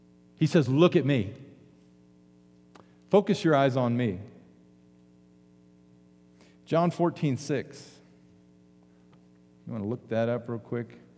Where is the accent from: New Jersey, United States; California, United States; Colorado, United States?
Colorado, United States; Arvada; I grew up in Arvada. I didn't grow up here.